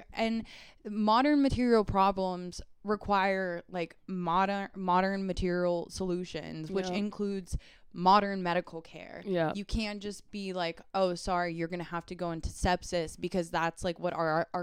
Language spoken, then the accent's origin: English; Wyoming, United States; Thinking about Idaho, and like, I'm from Wyoming, and Wyoming has the same sort of abortion laws as Idaho